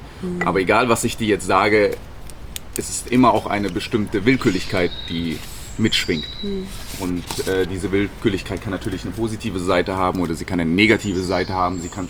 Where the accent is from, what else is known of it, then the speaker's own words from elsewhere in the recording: Munich, Bavaria, Germany; ich bin in München groß geworden, habe sehr viel Zeit verbracht in München, bin immer wieder auch mal nach Indien geflogen